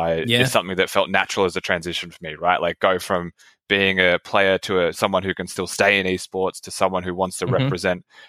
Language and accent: English; Australia; we won the first round and then we got disqualified for being Australian.